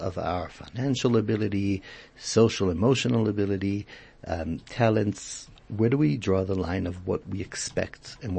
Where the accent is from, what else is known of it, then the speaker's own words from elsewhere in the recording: Israel; I was growing up in Israel, and they used to tell us a certain joke like this